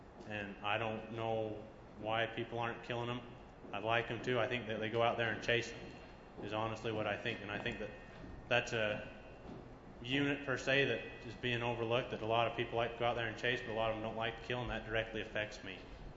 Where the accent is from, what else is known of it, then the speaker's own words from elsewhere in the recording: Park Valley, Utah, United States; I'm from Park Valley.